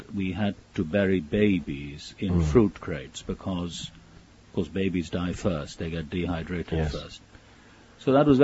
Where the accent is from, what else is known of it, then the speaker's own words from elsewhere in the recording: Pakistan; is Muslim very largely, but I grew up in Pakistan, and I came to faith really through the work of a university chaplain.